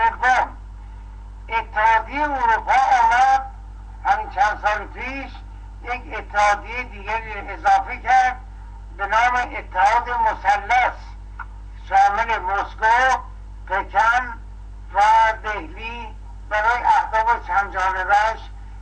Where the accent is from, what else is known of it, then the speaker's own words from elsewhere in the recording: Iran; همه ما ایرانی هستیم